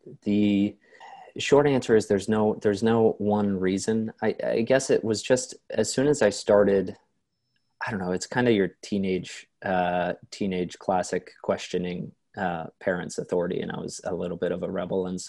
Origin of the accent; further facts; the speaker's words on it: Ohio, United States; But so I was raised in Ohio. I was raised Catholic by my saint of a mother